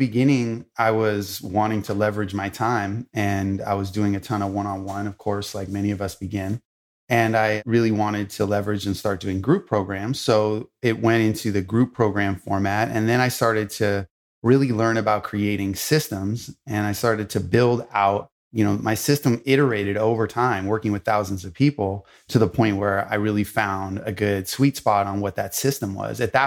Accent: Los Angeles, California, United States; So, I grew up in Hollywood in Los Angeles.

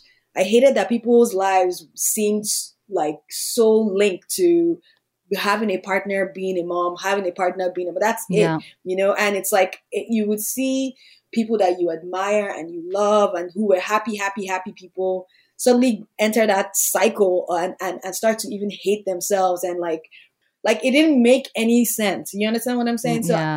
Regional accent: Nigeria; And as you know, I'm Nigerian and my country has a lot more conservative ideas around womanhood. And I grew up there and felt the restriction of it.

